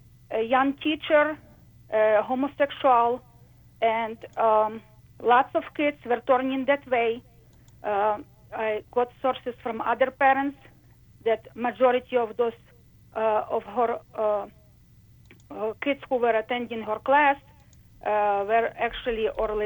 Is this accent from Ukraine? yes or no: yes; Ukraine; I'm originally from Ukraine.